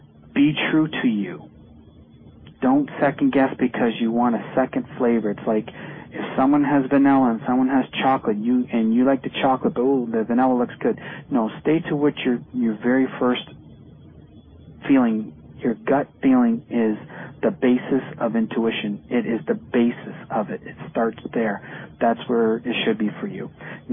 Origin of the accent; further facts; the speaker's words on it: Sarnia, Ontario, Canada; We have a caller from Sarnia, my hometown.